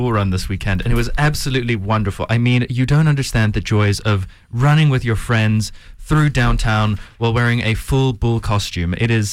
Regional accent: Mauritius; Oh, Mauritius.

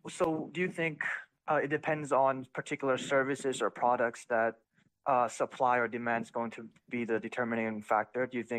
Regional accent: Thailand; English is a second language; now in Indiana, United States; I'm actually originally from Thailand, but I moved to Indiana a couple of months ago.

